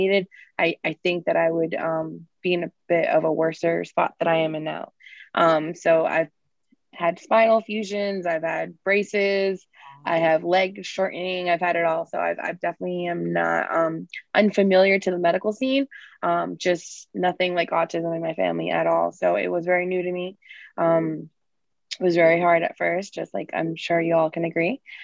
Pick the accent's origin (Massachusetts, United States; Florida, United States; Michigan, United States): Massachusetts, United States; Lowell; grew up in Lowell, born and raised.